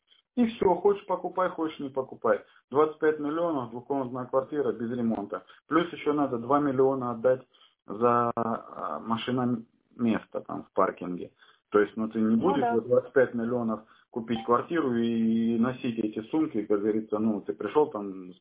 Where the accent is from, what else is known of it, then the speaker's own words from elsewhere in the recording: Rostov-on-Don, Rostov Oblast, Russia; Я сам из Ростова-на-Дону.